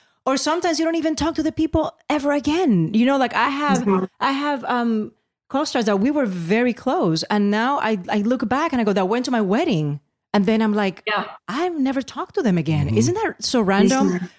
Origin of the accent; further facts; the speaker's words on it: Puerto Rico; I had a poster growing up in Puerto Rico of Ralph Macchio.